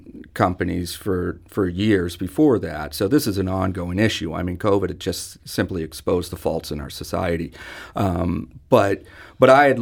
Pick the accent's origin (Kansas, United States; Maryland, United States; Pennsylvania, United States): Kansas, United States; Wichita; Having grown up in Kansas, I mean, I grew up in Wichita, Kansas, which is the largest town in the state. But at the same point, I'm a grandson of farmers, and I went to school in a small town.